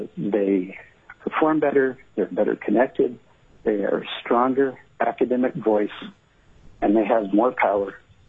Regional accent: United States; I'm not Alaska Native. … growing up in the United States with that name makes a tough childhood.

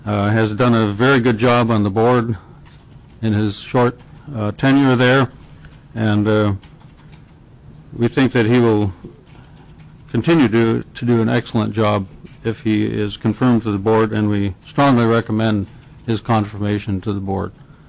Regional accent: Fairbanks, Alaska, United States; I'm from Fairbanks and happen to be in the neighborhood, so I thought I'd stop in and try to help out a little bit.

